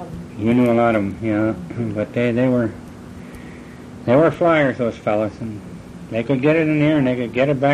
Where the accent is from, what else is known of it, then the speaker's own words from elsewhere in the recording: Duluth, Minnesota, United States; moved away; And I came initially from Duluth, Minnesota in 1936, and I would write home, and it would take 3 weeks for a letter to get to Duluth from me